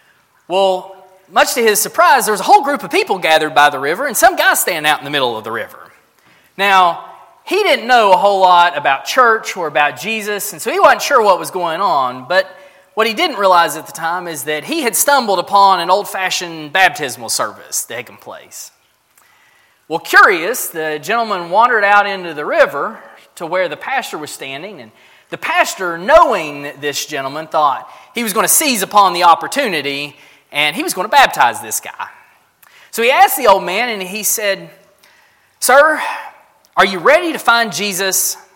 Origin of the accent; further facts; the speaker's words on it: United States; I am from the Carter County area, and growing up in a little mountain community like that comes with all of the typical mountain stories about life and about living.